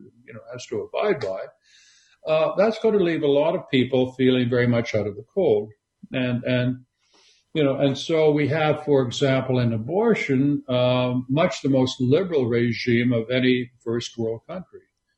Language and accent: English; Canada; I grew up in Canada